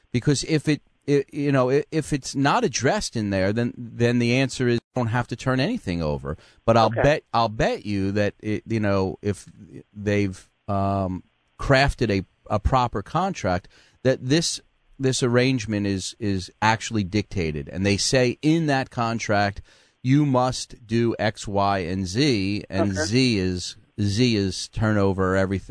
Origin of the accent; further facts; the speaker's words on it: Philadelphia, Pennsylvania, United States; We grew up in Philly. You know, we were strong then. Strong in Philly.